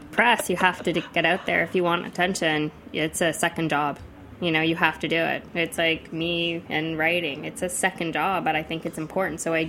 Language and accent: English; Toronto, Ontario, Canada; born or raised there; moved away as an adult